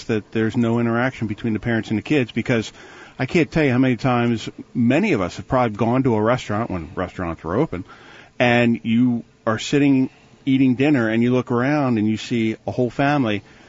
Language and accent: English; Catonsville, Maryland, United States; also born or lived in Ellicott City; Well, I mean, when I grew up in Catonsville, there was really no place to play. And then when we moved out to Ellicott City, we had woods in back of us.